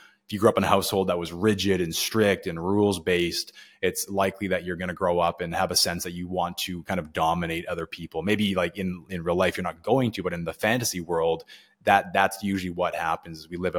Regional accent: Maple Ridge, British Columbia, Canada; also born or lived in Coquitlam; now in Halifax, Canada; I'm from Maple Ridge, British Columbia, near Vancouver. When I moved to Halifax, I was living in Coquitlam, so I don't know where you're

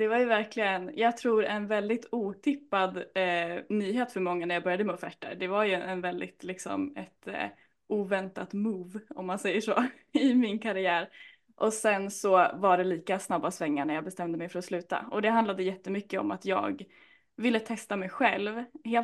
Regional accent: Jämtland County, Sweden; Jag sitter ju faktiskt hemma i Jämtland.

